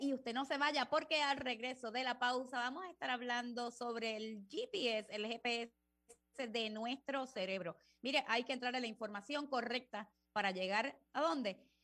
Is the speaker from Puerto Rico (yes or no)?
yes; Puerto Rico; somos caribeños, claro. Somos boricuas